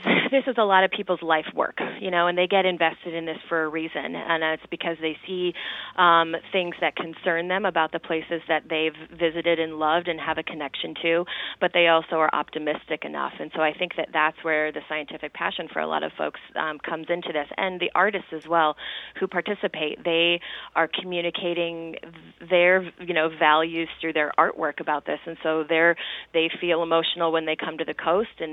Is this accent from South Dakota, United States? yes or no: yes; South Dakota, United States; We are both from South Dakota originally, so we're both a little bit out of our element